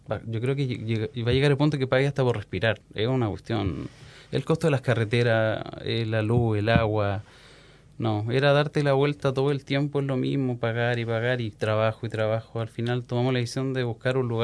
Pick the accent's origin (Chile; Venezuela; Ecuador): Chile; Pero lo desgastante que vivir por lo menos en mi país, Chile